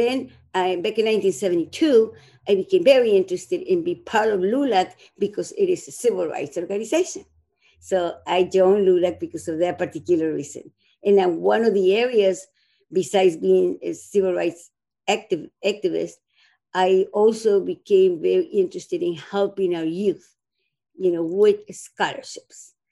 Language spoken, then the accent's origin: English; Mexico; now in United States; Actually, I'm from Mexico originally. I immigrated back in, I don't even remember what year. It was almost 50 years ago too. There was 1964.